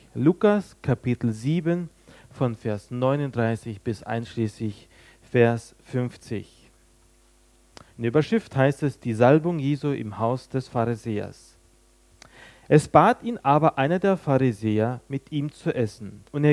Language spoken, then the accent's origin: German; Germany; ich wollte eigentlich zu Hause sein, bei meiner Heimatgemeinde in Deutschland